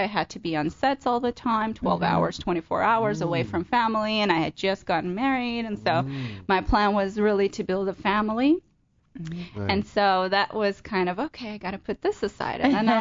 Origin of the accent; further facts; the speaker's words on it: Armenia; now in United States; No, I'm originally from Armenia.